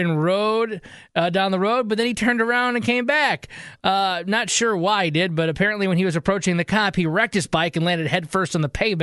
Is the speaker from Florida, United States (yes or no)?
no; Michigan, United States; There was a 46-year-old guy in Michigan, my home state, who was trying to burn some bees' nests on Wednesday